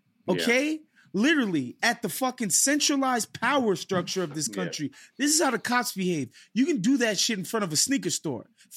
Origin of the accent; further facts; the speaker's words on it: United States; But I remember thinking to myself, as an American, being there